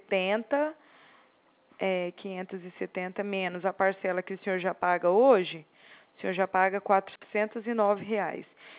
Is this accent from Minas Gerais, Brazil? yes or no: yes; Uberaba, Minas Gerais, Brazil; now in Araraquara, Brazil; Então, eu tô trabalhando agora aqui em Araraquara. Mas eu venho lá de Uberaba.